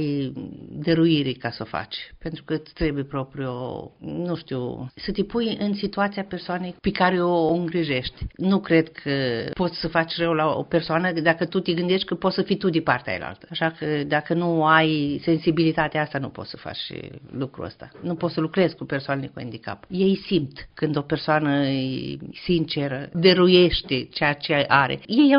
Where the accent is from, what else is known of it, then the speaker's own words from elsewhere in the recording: Romania; moved away; mă întreabă când mă duc acasă în România.